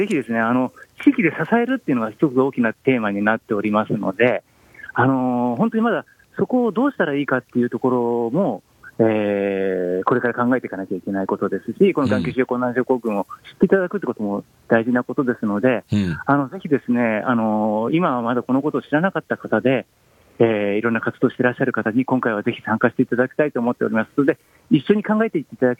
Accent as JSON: {"language": "Japanese", "town": "Sagamihara", "region": "Kanagawa", "country": "Japan", "tie": "born or raised there", "said": "シンポジウムは神奈川県の相模原市、私の地元にある"}